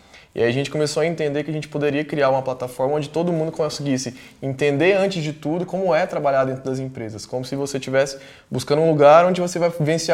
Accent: Goiânia, Goiás, Brazil; now in São Paulo, Brazil; Eu sou de Goiânia, vim para São Paulo buscar fazer uma faculdade aqui.

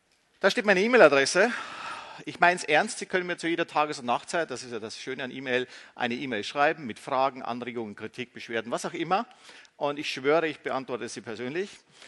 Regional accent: Austria; Ich bin Österreicher.

